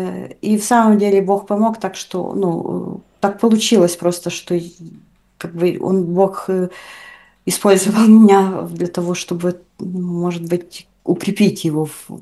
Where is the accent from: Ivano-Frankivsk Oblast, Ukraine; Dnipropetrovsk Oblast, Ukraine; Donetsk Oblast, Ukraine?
Ivano-Frankivsk Oblast, Ukraine; Kalush; я сама из Калуша, мы тут и живем сейчас